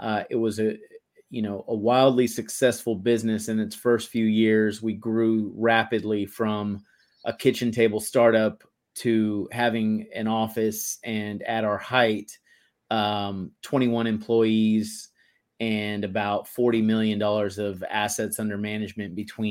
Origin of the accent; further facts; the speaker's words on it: Texas, United States; Yeah, I grew up in Texas, and then I enlisted in the Marine Corps right after I graduated high school in 1999